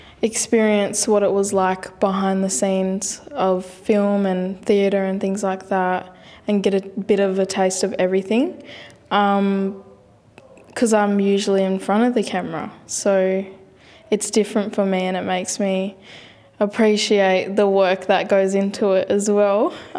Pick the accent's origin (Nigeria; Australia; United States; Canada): Australia; Perth, Western Australia; I'm from Perth. I'm a Noongar Yorga